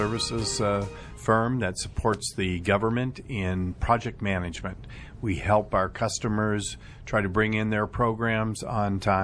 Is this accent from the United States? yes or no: yes; Sioux City, Iowa, United States; I grew up in Sioux City, Iowa.